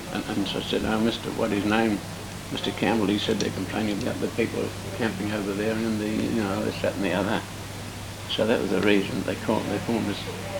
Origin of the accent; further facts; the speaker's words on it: Estonia; moved away; I remember in 1944, we came from Estonia